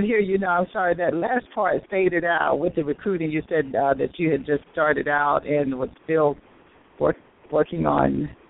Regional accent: South Carolina, United States; That is fantastic because I know Monroe is near the Pageland because I'm from South Carolina.

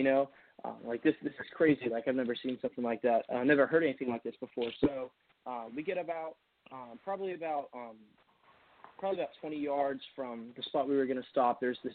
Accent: Denver, Colorado, United States; moved away; So right now I'm living in the southeastern Ohio area. Originally I'm from Denver, Colorado. I moved here about 12 years ago.

